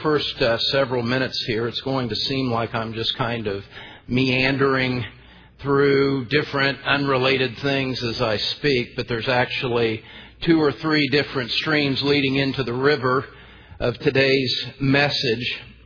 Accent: Indiana, United States; I was invited to teach next March at a conference on prayer back in my home state of Indiana.

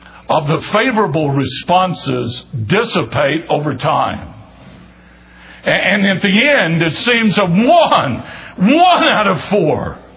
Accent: Winston-Salem, North Carolina, United States; my first official job in ministry was as Bible Club Director for Youth of Christ in Winston-Salem, my hometown.

